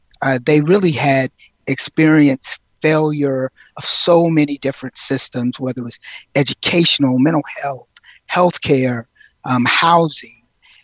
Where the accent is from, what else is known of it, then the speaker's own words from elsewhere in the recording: Hamlet, North Carolina, United States; I am from Hamlet, North Carolina. I went to Princeton and came back to North Carolina for law school at Duke